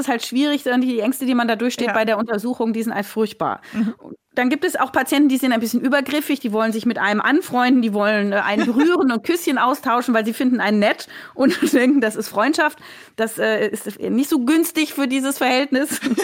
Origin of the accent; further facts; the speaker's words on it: Frankfurt, Hesse, Germany; ich bin tatsächlich in Frankfurt oder bei Frankfurt groß geworden, habe da studiert